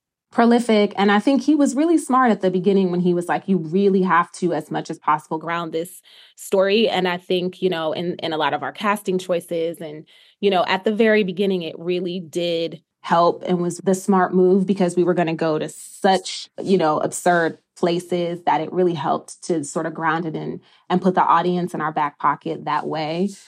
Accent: Detroit, Michigan, United States; coming from all of Detroit, you know, we talked about me growing up in Calumet Townhomes, which was a Section 8 housing community.

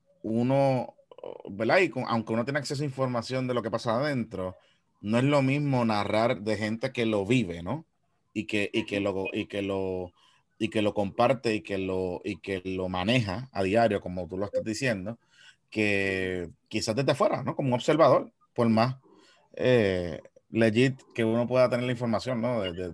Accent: Carolina, Puerto Rico; Yo soy de Carolina. Los de Carolina estamos diseñados para pelear

